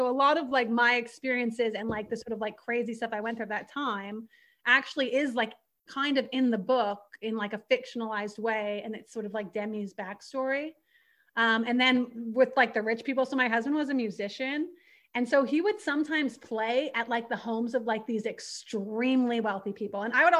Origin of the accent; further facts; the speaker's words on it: San Diego, California, United States; I grew up like more in San Diego.